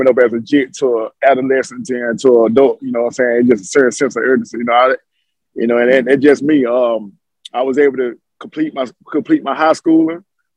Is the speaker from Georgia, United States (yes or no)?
yes; Macon, Georgia, United States; I'm originally from Macon, Georgia.